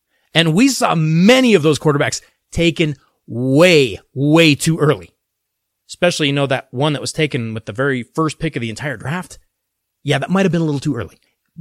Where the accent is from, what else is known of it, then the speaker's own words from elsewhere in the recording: Denver, Colorado, United States; My hometown Denver Broncos